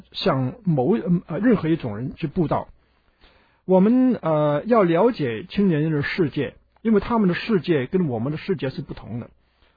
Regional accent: China; 这点呢，对我们中国人来说呢，难度比较高啊。

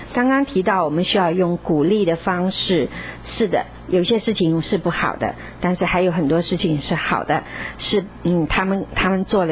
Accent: China; 所以我们不用按照我们中国人说天下无不是之父母，我反对这句话

